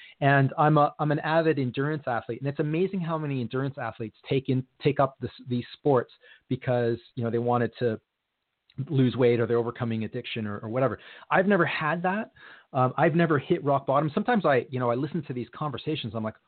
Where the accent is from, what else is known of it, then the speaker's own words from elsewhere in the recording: Canada; also born or lived in Argentina / Ann Arbor, Michigan, United States; I was born in Argentina, actually. And I first moved to the U.S. when I was four, lived in Ann Arbor, Michigan for 3 years, and then we moved to Canada, and I grew up in Canada.